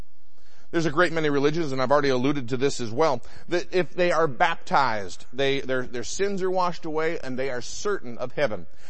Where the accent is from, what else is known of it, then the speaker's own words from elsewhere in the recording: Michigan, United States; I grew up in Michigan, and we had an enormous Roman Catholic church about half a mile from my house.